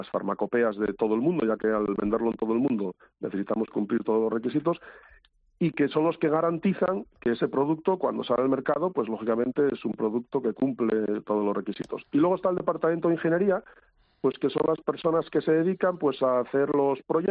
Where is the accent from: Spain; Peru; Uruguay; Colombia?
Spain; Asturias; Hombre, pues ya te digo yo que yo soy asturiano y que vendo Asturias y su gastronomía